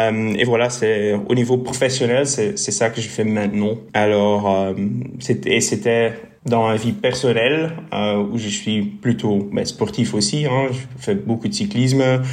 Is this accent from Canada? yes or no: no; Bruges, Flanders, Belgium; French is a second language; also born or lived in Ghent / Brussels; je viens de la côté de Bruges d'origine. Et bon, j'ai fait mes études de droit à Gand. Et puis j'ai en fait travaillé et habité à Bruxelles. C'est pour ça que je parle un peu de français quand même.